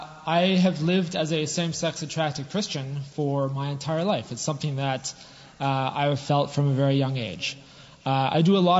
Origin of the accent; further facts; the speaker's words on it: Manotick, Ontario, Canada; So I was born in Canada in 1982 in a very small town. It wasn't even called a town. It was so small that it was called a village. It was the village of Manotick. Not too far from the city of Ottawa.